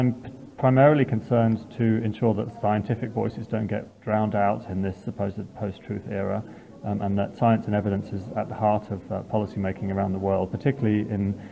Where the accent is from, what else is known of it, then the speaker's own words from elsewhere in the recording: Fiji; born there; I was born in Fiji in 1973, so I'm 44 years old.